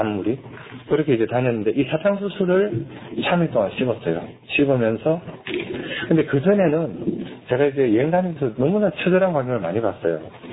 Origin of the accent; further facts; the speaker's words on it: South Korea; born there; 근데 저는 그래도 한국이라는 나라에 태어났기 때문에 노가다 하고 아르바이트 해서 이렇게 갈 수가 있었는데